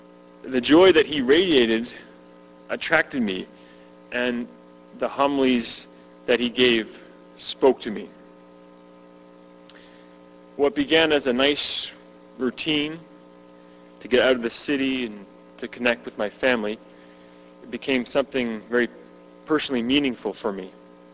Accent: Halifax, Nova Scotia, Canada; moved away as an adult; I come from Halifax, Nova Scotia. I went to McMaster University in Hamilton

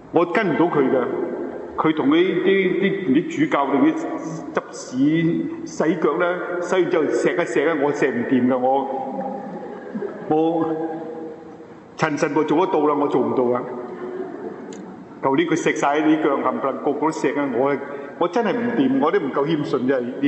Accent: China; 他祝福我只是祝福中国，我说我是中国来的嘛

